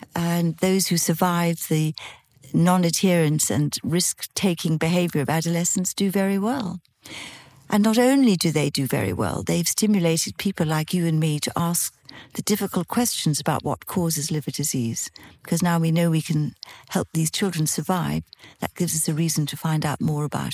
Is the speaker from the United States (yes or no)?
no; India; Born and reared in India of Irish parents.